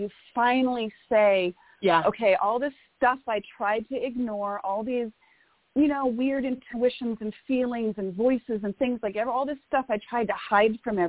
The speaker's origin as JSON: {"language": "English", "region": "Massachusetts", "country": "United States", "said": "And, you know, I'm from Massachusetts. My mom lives in Plymouth."}